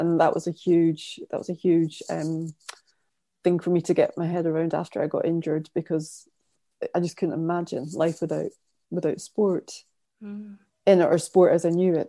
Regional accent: Scotland, United Kingdom; I grew up near Edinburgh

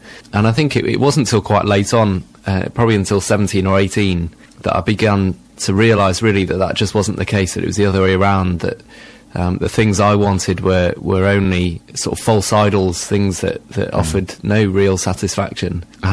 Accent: Bournemouth, South West England, United Kingdom; My dad's a vicar and he took up a new post in Bournemouth, which was great. It was great growing up in Bournemouth. It's a lovely place.

